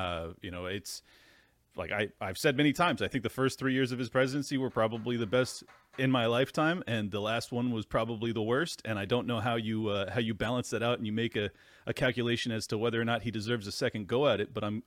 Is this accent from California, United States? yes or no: yes; California, United States; moved away; since I'm a refugee from California, I gave up on the state.